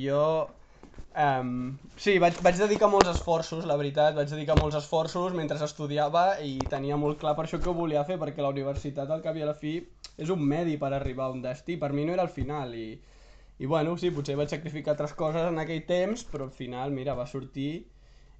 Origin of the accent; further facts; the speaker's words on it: El Masnou, Catalonia, Spain